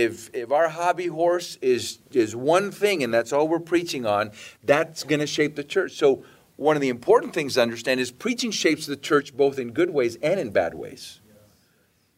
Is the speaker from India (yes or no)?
no; Puerto Rico; born there; I was born in Puerto Rico in 1965.